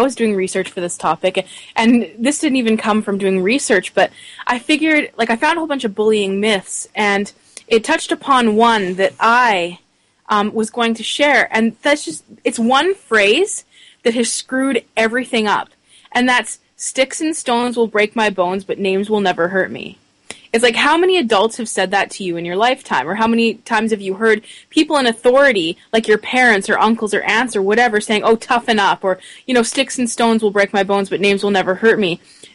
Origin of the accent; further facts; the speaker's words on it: Surrey, British Columbia, Canada; I mean, I grew up in Vancouver, like Surrey.